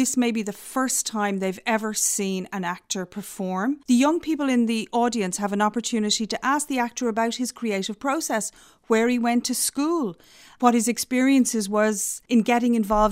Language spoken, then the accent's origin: English; Bray, Leinster, Ireland; born there; also born or lived in Canada; I was born in Bray, County Wicklow, and I came to Smashing Times Theatre from Canada.